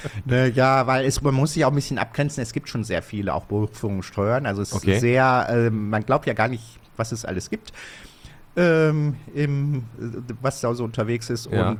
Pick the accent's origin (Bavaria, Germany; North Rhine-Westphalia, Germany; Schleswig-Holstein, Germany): North Rhine-Westphalia, Germany; Bottrop; Ich bin Urbautropper. Ich bin Bottrop geboren.